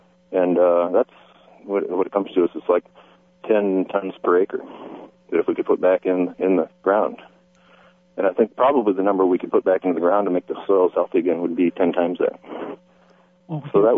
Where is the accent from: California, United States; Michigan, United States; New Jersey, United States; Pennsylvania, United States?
Pennsylvania, United States; I grew up in Pennsylvania, and I was a bird watcher as a kid.